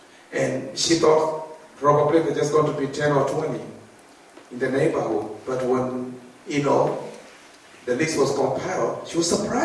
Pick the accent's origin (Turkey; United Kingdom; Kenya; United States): Kenya; You know, some of us, we came from Kenya, we are forgetting where we have come from.